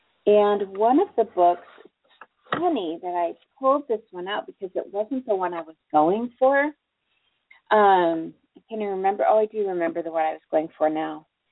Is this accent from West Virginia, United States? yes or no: no; New York, United States; I'm originally from New York, and when we moved out here, I just never had the money to get to go back as often as I would have wished